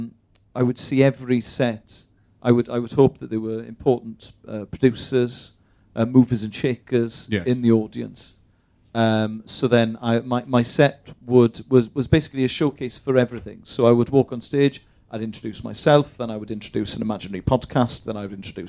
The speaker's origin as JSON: {"language": "English", "town": "Bristol", "region": "South West England", "country": "United Kingdom", "tie": "born or raised there", "said": "No, I was born in Bristol and raised there."}